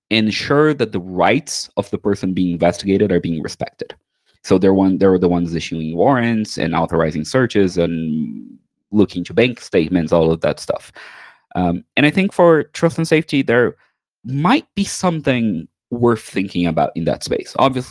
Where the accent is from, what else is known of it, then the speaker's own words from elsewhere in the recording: Brazil; But I'm from Brazil, and in Brazilian justice, we have, a few years ago, instituted something